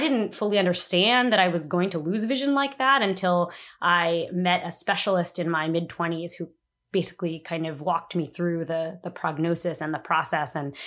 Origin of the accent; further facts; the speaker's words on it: New Jersey, United States; now in Washington, D.C., United States; I am an attorney and I live in Washington, D.C. I've been living in the city for about 5 years now. I'm originally from New Jersey.